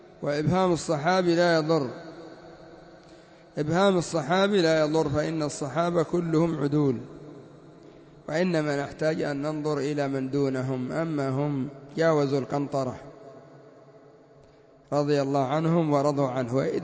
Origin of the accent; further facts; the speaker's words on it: Yemen; عندنا في اليمن يقولون عبده، وهذا خطأ ولحن فاحش